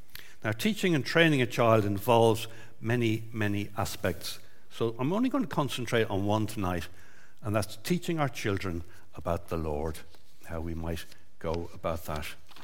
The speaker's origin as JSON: {"language": "English", "town": "Dublin", "region": "Leinster", "country": "Ireland", "tie": "born or raised there", "said": "when I was growing up in Dublin with Trevor, my elder brother"}